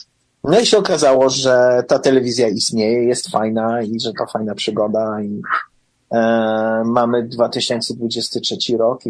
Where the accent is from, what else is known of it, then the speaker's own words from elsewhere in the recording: Chicago, Illinois, United States; wychowałem się w polskim domu, chodziłem do polskiej szkoły sobotniej przez 8 lat w Chicago, znałem ten język, nie tak dobrze jak dzisiaj, ale znałem, potrafiłem czytać, mówić i pisać po polsku